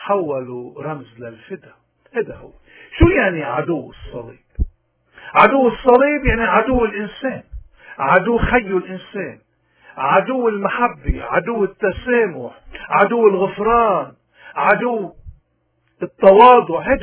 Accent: Lebanon; بهالسياق هيدا نحن اليوم كنا بلبنان كلبنانيين أو ببلاد الاغتراب، ما عم نشوف، ما عم نمر بشيء غريب أبدا.

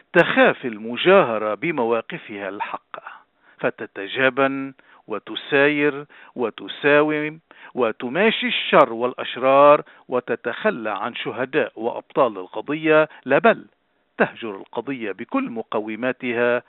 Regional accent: Lebanon; نحن أبناء هذه الأمة العظيمة، نحن أبناء لبنان المقدس

